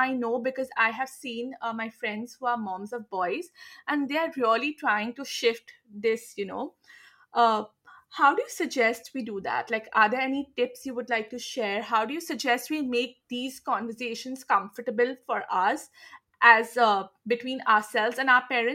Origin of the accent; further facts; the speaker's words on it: India; But as I told you earlier, I'm from India, okay?